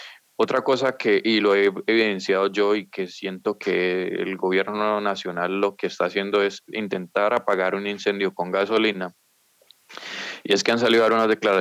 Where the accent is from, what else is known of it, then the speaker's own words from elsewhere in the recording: Colombia; uno como ciudadano colombiano los escucha y uno no los puede creer